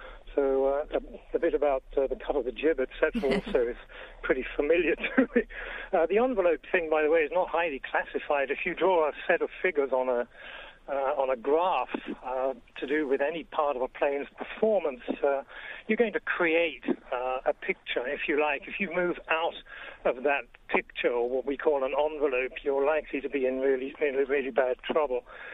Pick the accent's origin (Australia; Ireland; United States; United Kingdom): United Kingdom; England; as an Englishman, I'm often in pain over here listening to some of the terms. But the two things that really do get me here or back home in England